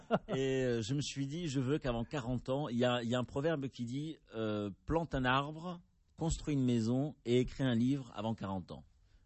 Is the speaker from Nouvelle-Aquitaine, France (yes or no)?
yes; Bordeaux, Nouvelle-Aquitaine, France; Je suis bordelais.